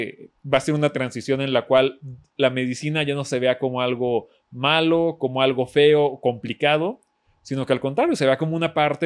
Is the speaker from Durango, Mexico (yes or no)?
yes; Durango, Mexico; yo soy de Durango